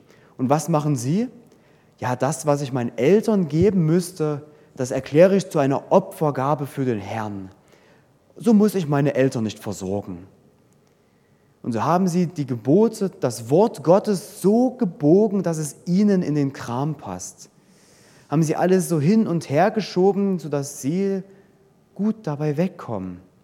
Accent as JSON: {"language": "German", "region": "East Germany", "country": "Germany", "said": "Ich komme aus dem Osten. Das merke ich immer noch."}